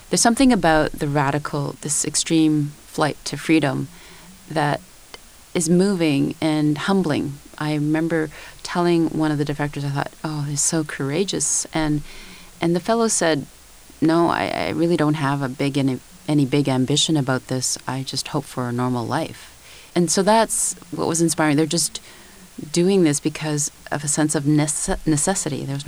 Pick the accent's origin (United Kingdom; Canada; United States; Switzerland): Canada; He talked about how I'm from Canada